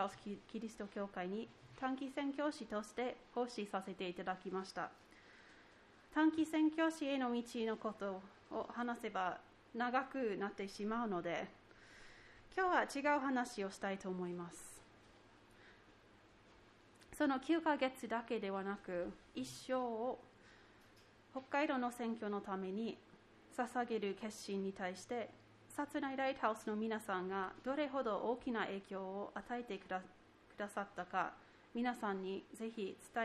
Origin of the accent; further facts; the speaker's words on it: Seattle, Washington, United States; Japanese is a second language; 私はシアトルの出身でクリスチャンホームに育ちました。